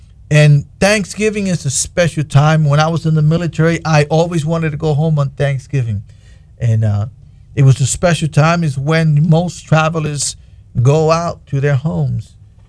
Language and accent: English; New York City, New York, United States; I'm from the South Bronx, New York also. So I know what it is to live on that dumb street, some concrete jungles.